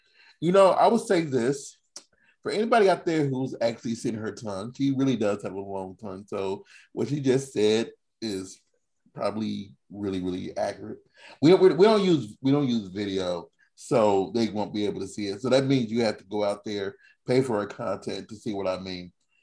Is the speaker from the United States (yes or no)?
yes; Midwest, United States; Oh, I'm from the Midwest. I'm used to these.